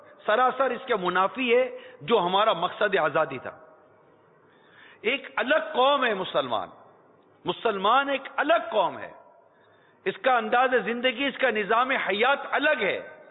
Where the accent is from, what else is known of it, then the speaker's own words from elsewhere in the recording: Karachi, Sindh, Pakistan; born there; اسی ریاست میں پیدا ہوا ہوں، میری اپنی پیدائش باب المدینہ کراچی کی ہے، تو میں ایک ایسے ملک میں پیدا ہوا ہوں